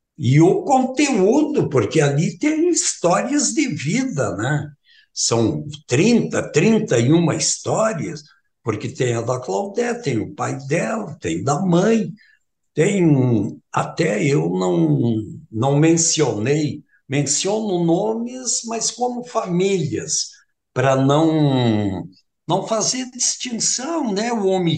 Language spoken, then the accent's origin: Portuguese; Espumoso, Rio Grande do Sul, Brazil; este contato com a minha terra, com as raízes daí, com as famílias, com as pessoas, com as lembranças que sempre estão presentes comigo. Espumoso representa muito na minha vida.